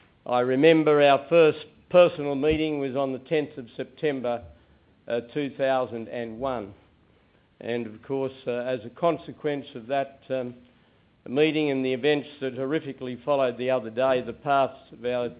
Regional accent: Sydney, New South Wales, Australia; I welcome you very warmly on a personal basis to my hometown of Sydney, Australia's largest city, and in my view, the most beautiful big city in the world.

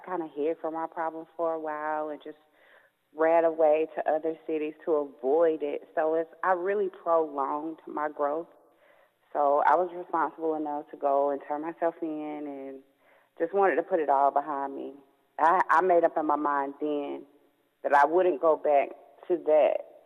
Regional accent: Aberdeen, North Carolina, United States; I grew up in Aberdeen. It's a very small town in North Carolina, and I pretty much have been there all of my life.

